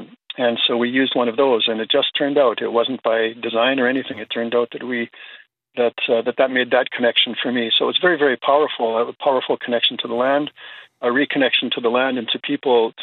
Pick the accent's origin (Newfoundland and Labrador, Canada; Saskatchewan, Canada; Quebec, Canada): Saskatchewan, Canada; moved away; Well, I mean, I'm from Saskatchewan. I've spent decades now away from Saskatchewan, but my parents grew up there.